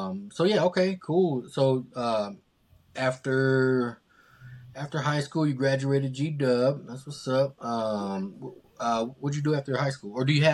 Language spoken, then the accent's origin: English; Denver, Colorado, United States; You know, I grew up in Park Hill, but I rarely went to Montbello.